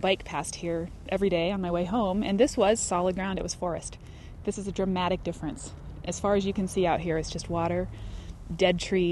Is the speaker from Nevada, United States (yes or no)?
yes; Nevada, United States; also born or lived in Oregon; A lot of my childhood was in Oregon and then in Nevada. So I grew up hiking in the Sierra Nevada mountains